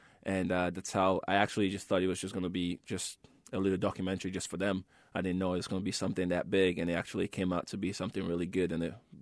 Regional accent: Kenema, Eastern Province, Sierra Leone; But, you know, growing up in Kenema, you know, things were tough, because when the war actually, you know, kicked off in Sierra Leone

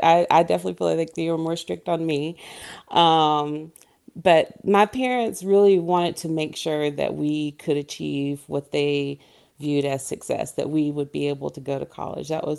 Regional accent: Black Mountain, North Carolina, United States; growing up in Black Mountain during the 70s, 80s, early 90s, it definitely felt isolated from the rest of the world. It's a small town.

